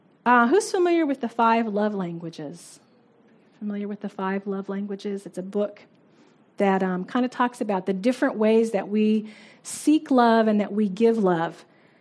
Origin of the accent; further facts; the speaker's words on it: United States; moved away as an adult; now in New Zealand; It was something as an American moving to New Zealand that I had to kind of get my mind around.